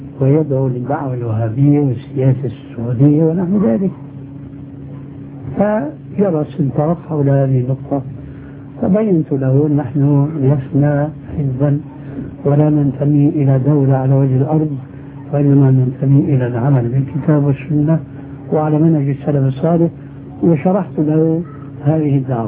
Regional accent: Syria; إما كما يقولون عندنا في سوريا يسند الحيطان

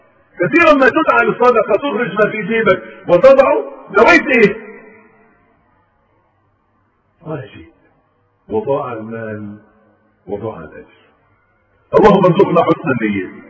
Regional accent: Egypt; كانت في كلمة إلقائية بتاعتنا كمصريين

